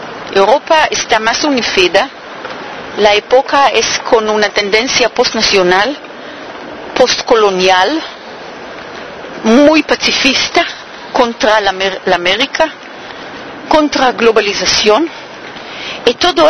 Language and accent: Spanish; Buenos Aires, Argentina; born there; cuando fue una niña chiquita, yo nací en Buenos Aires